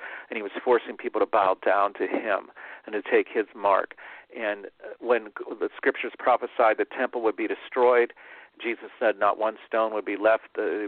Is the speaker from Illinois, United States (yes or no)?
no; Pennsylvania, United States; like Three Mile Island in my home state of Pennsylvania.